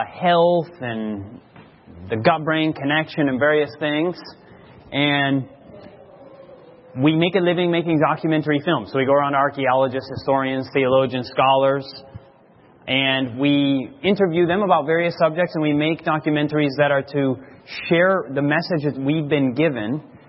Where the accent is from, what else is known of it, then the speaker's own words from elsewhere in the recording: Grand Rapids, Michigan, United States; born there; I was born in Grand Rapids, Michigan.